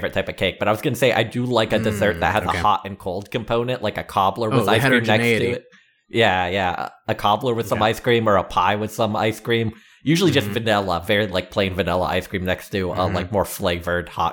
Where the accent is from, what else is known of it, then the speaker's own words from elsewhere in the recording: Canada; I like that you put A in there because I'm Canadian.